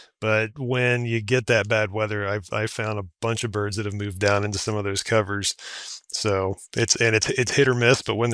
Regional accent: Virginia, United States; moved away; I'd never seen anything like it in all my years, you know, growing up in Virginia.

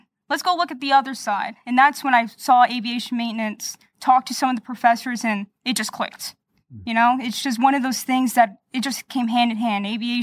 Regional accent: Lake Mary, Florida, United States; So I'm native here from Florida, Lake Mary, to be precise.

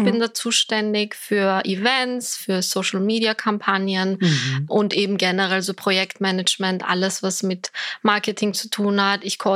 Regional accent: Vienna, Austria; Ich bin in Wien geboren und aufgewachsen, genau. Aber meine Eltern kommen aus Ankara ursprünglich.

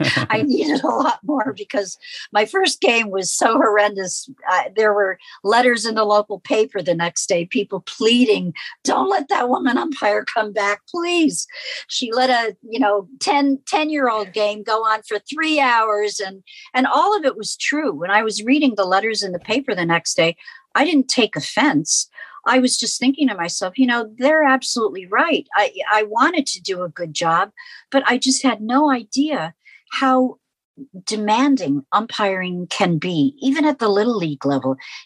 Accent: New York City, New York, United States; My twin sister and I grew up in New York City, and we, I guess, led a pretty privileged life.

